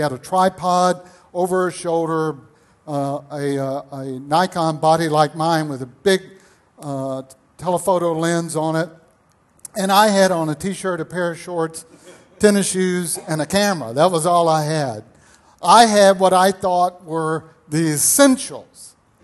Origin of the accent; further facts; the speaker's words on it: Illinois, United States; And I said, oh, I'm from Illinois.